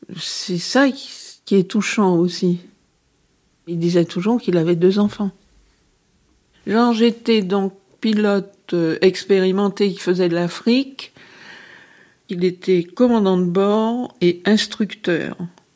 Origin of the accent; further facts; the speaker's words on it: Martinique; Je suis originaire de la Martinique, tout comme mon mari l'était.